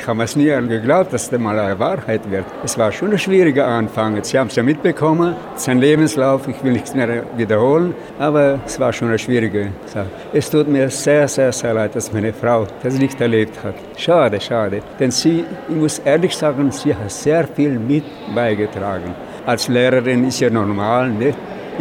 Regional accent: Sântana, Arad County, Romania; wir wollen noch meine Heimatstadt, also unsere Heimatstadt besuchen. St. Anne ist ja Stadt, nicht? Und das Elternhaus möchte ich mal besuchen, unser Haus, das Elternhaus.

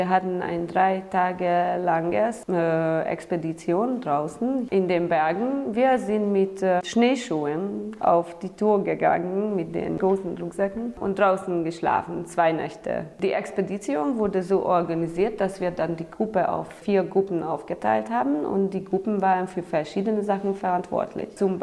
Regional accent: Hungary; German is a second language; now in Romania; ich komme ursprünglich aus Ungarn und arbeite hier bei Outward Bound Rumänien seit 3 Jahren

